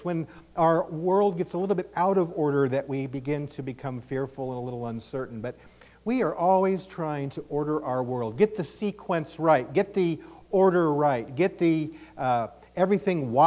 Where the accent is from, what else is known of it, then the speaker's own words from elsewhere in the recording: Bakersfield, California, United States; I was born and raised in Bakersfield. You all know where Bakersfield is, up in the Central Valley. Went to the East Bakersfield Church of Christ.